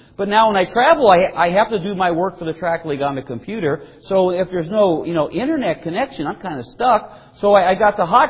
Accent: Cleveland, Ohio, United States; born there; Okay, yeah, we all love the Buckeyes. We all love the Browns. I was born in Cleveland.

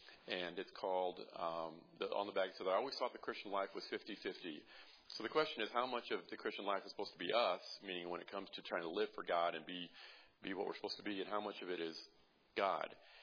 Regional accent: Illinois, United States; We're from the People's Socialist Republic of Illinois.

